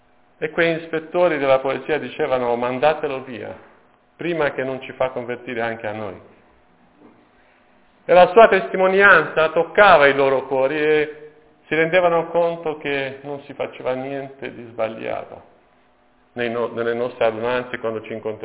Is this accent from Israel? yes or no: no; Romania; Italian is a second language; Non sono stati dei tempi facili per il paese da dove io provengo, dalla Romania.